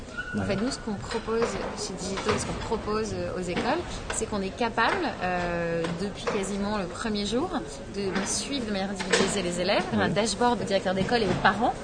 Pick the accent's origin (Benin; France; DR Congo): France; Lyon, Auvergne-Rhône-Alpes; J'ai démarré ma carrière à Lyon, je suis lyonnaise